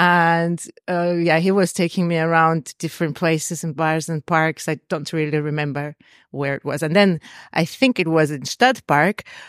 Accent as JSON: {"language": "English", "region": "Moscow", "country": "Russia", "lives_now": "Vienna, Austria", "said": "I guess because I'm a very international person, I didn't really have anything so hard. But as someone from Mosco"}